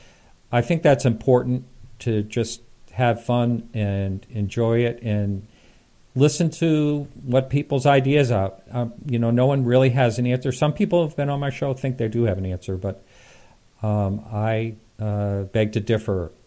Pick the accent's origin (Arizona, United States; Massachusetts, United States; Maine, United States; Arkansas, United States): Maine, United States; also born or lived in California; I moved from California back to Maine, where I'm originally from.